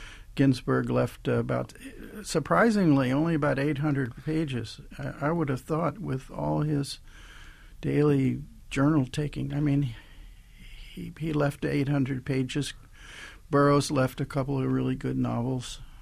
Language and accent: English; Midwest, United States; You know, I grew up in the Midwest, and I was taught by my parents to really give it all, give it everything you had.